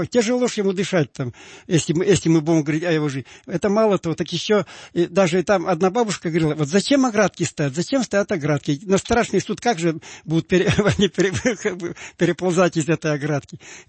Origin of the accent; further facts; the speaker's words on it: Kirov, Kirov Oblast, Russia; у меня на родине в Вятке